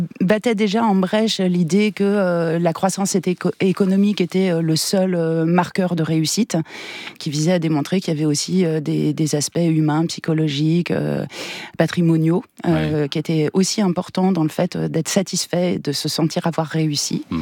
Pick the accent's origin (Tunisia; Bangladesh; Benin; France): France; Paris, Île-de-France; Alors d'abord, moi je suis née effectivement à Paris et j'ai grandi à Paris. Donc j'étais vraiment une petite citadine jusqu'au bout des ongles.